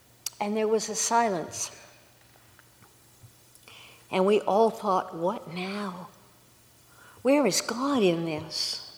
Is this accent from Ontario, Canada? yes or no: no; British Columbia, Canada; also born or lived in Prince Rupert; I grew up in Vancouver Island